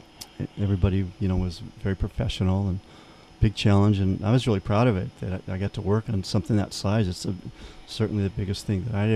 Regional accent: Santa Cruz, California, United States; born there; was born in Santa Cruz and actually not too far from where we are.

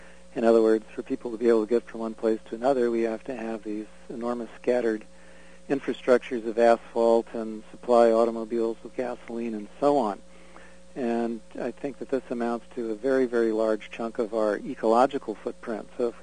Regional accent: Santa Fe, New Mexico, United States; I grew up in Santa Fe, New Mexico, which a long time ago was founded as a very pedestrian city and has very cozy little narrow streets and compact building structure

